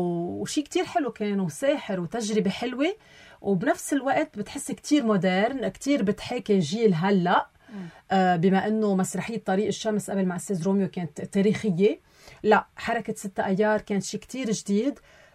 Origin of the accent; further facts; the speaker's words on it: Koura, North Governorate, Lebanon; هن أصلا من ضيعتنا بالكورة، نقلوا نفوسهم على المينا طرابلس